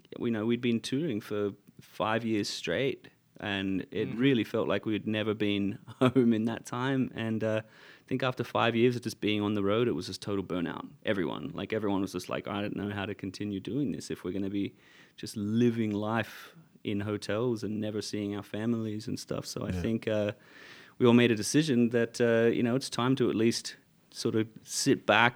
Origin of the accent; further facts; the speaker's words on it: Australia; And we're Australian as well. You know, we're larrikins.